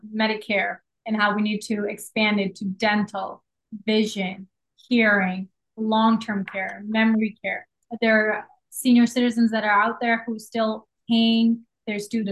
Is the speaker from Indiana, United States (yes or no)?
no; Oakbrook Terrace, Illinois, United States; also born or lived in Pakistan; So I grew up in Oak Park Terrace my entire life. I was born in Pakistan.